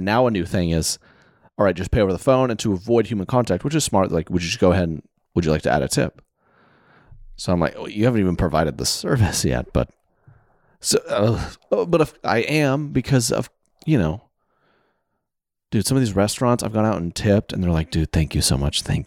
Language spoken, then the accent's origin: English; the South, United States; I'm from the South, right?